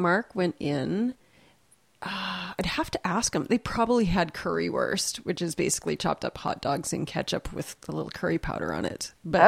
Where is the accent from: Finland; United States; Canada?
Canada; Lloydminster, Saskatchewan; also born or lived in Radisson / Lashburn; I was born in Lloydminster and then moved to Saskatoon and Radisson and Lashburn and back to Lloydminster.